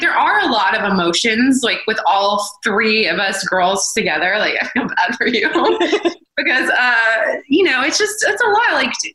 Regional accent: Atlanta, Georgia, United States; now in Los Angeles, United States; And like, I just feel like I grew up in Atlanta, Justin grew up in Louisiana

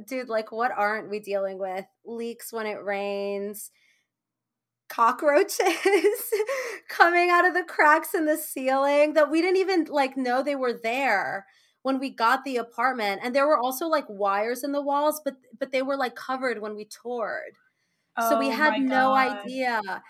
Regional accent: New York City, New York, United States; also born or lived in Nashville; I am born and raised in Queens. I went to college in the South. I went to Vanderbilt, which is in Nashville, Tennessee. I lived there for 5 years. I just moved back to New York City

